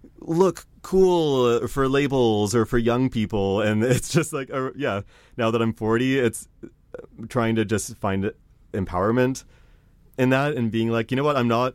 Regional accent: Nanaimo, British Columbia, Canada; moved away as an adult; now in Montreal, Canada; I grew up in Nanaimo on Vancouver Island, spent my first 22 years of life on an island where there wasn't a ton of like arts and culture.

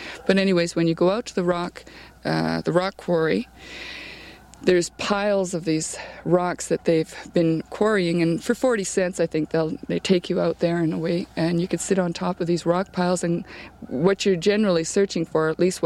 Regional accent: Brandon, Manitoba, Canada; I'm from Brandon, Manitoba.

